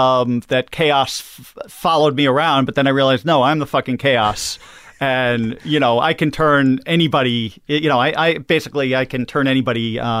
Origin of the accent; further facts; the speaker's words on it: New York, United States; Long Island.